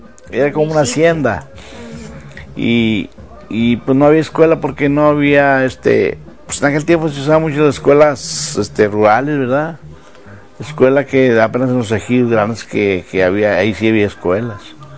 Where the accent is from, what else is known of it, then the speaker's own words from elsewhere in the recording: Doctor Arroyo, Nuevo León, Mexico; born there; Yo nací en Doctor Arroyo, Nuevo León.